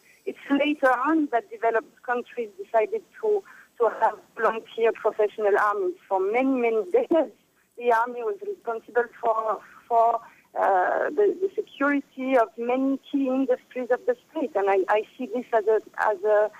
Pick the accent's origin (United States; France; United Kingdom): France; English is a second language; I mean, I'm French, I was brought up in France